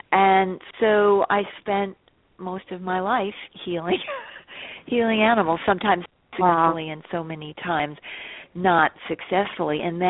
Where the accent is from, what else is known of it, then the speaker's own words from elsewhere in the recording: New Jersey, United States; I grew up in New Jersey in a wonderful community. There was a woods and fields behind where we lived.